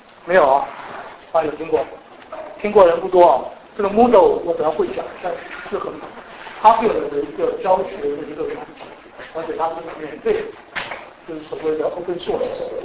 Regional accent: China; 我们中国人讲说工于善其事

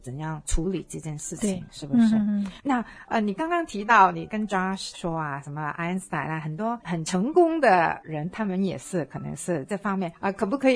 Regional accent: China; 因为我们中国人很多时候都是不要这样子

